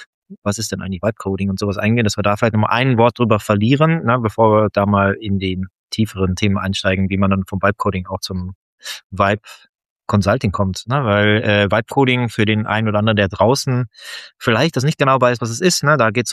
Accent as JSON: {"language": "German", "town": "Dortmund", "region": "North Rhine-Westphalia", "country": "Germany", "tie": "born there", "said": "weil ich bin gebürtiger Dortmunder"}